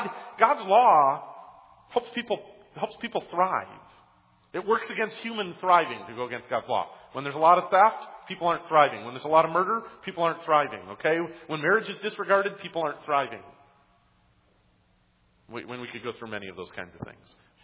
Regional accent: Detroit, Michigan, United States; I grew up in and around Detroit.

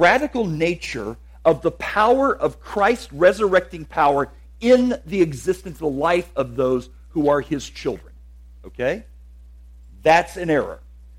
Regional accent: the South, United States; it pains me to say this, as a Southerner born and bred

